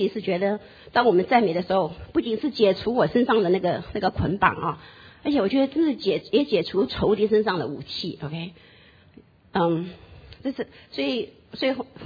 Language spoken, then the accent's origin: Chinese; China; 中国人我们中国人不是很喜欢进补嘛